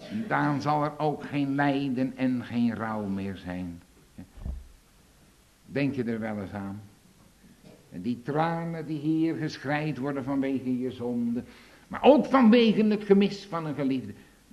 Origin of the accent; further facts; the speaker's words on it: Papendrecht, South Holland, Netherlands; Ik kom zelf ook uit de Allerbeste Waard, Papendrecht. Daar veel veranderd, maar ik herken dat nog wel.